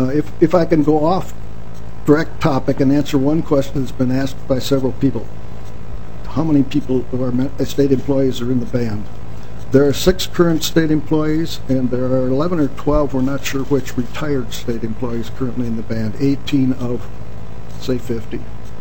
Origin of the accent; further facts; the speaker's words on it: Dawson, Minnesota, United States; I grew up in Dawson, Minnesota, if any of you remember where Dawson is.